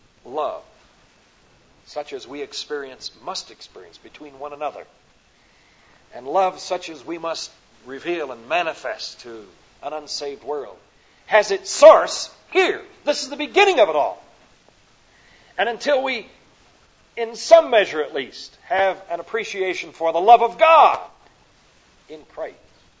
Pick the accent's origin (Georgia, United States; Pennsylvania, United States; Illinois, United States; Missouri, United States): Illinois, United States; also born or lived in Indiana; now in Texas, United States; I'm a Midwesterner. You knew I wasn't a Texan because I don't have a Texas accent anyway. I was born in Indiana, raised in Illinois, and moved to Texas. That's the story of my life.